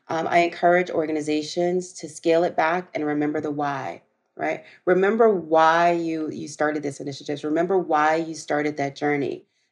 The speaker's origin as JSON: {"language": "English", "region": "Southern United States", "country": "United States", "said": "Again, I'm a girl from the South."}